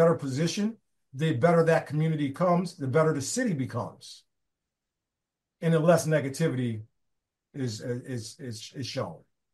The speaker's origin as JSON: {"language": "English", "town": "Bridgeport", "region": "Connecticut", "country": "United States", "said": "to make sure that because I'm from Bridgeport and we're involved and the students are involved, I'm really pushing to make this known."}